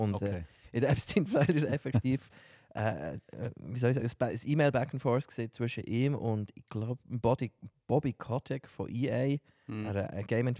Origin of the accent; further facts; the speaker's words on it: Switzerland; als Schweizer sind wir recht verschont geblieben.